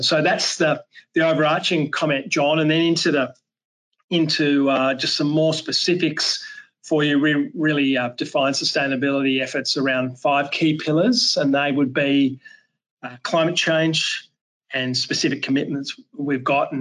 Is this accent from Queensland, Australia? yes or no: no; New South Wales, Australia; now in Minneapolis, United States; But I'm a farm boy from central west New South Wales in Australia